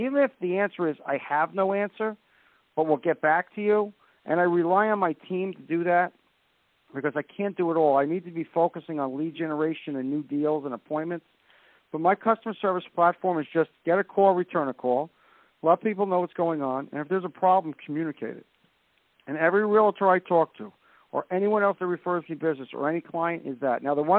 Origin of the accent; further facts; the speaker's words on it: New Jersey, United States; I'm from New Jersey, as you know.